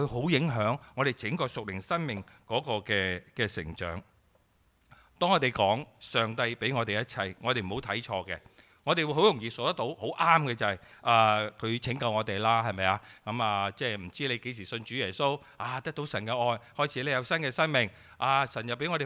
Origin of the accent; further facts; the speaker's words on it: Guangdong, China; 特别我哋广东人吓，我哋咧食嘢都中意食新鲜啊